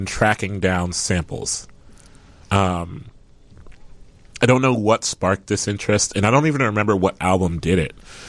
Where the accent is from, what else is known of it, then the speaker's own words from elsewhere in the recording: Midwest, United States; I mean, I grew up in the Midwest, but I had a strong East Coast rap bias.